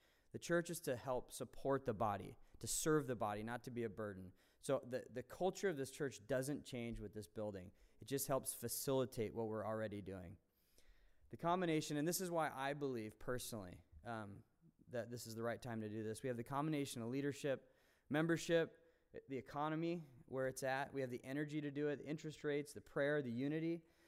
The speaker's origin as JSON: {"language": "English", "region": "California", "country": "United States", "tie": "born or raised there", "also_born_or_lived": "Americus, Georgia", "said": "I was born in Americus, Georgia, in 1977. The reason I grew up in Southern California is because the church was founded out here in 1978."}